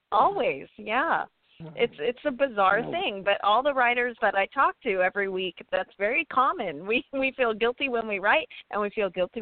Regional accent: San Diego, California, United States; I'm from San Diego where it's very warm.

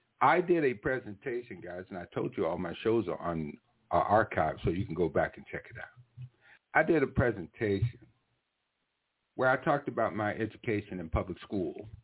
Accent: the South, United States; But I was raised in the South. All right? My parents was raised in the South. My grandparents was raised in the South. We were raised in slave states and Jim Crow states and segregated states.

